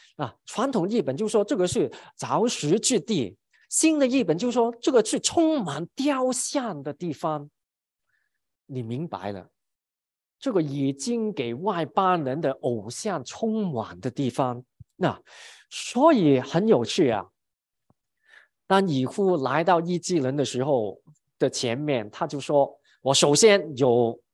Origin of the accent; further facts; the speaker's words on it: China; 我们因为是外邦人啊，我们是中国人